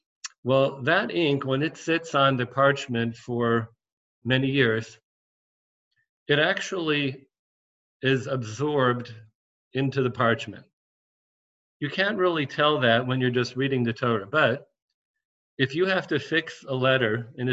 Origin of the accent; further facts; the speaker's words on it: Denver, Colorado, United States; Rabbi and Mrs. Meyer, who live in Denver, which is my hometown.